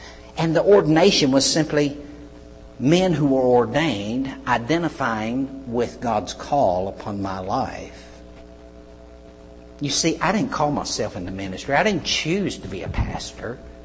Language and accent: English; South Carolina, United States; accent: twangy; I'm from South Carolina, I know I got that twangy accent, but I don't hear that twangy accent.